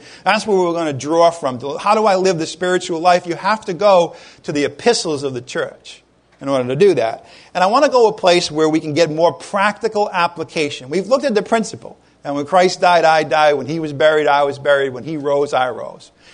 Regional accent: Ireland; I'm Irish. I'm not going to tell you everything you need to know.

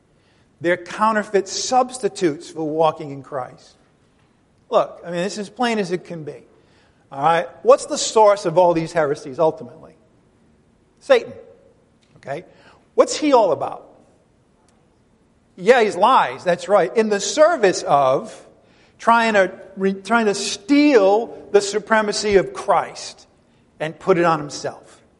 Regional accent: New England, United States; Now, I grew up in New England, and congregational churches were all over the place.

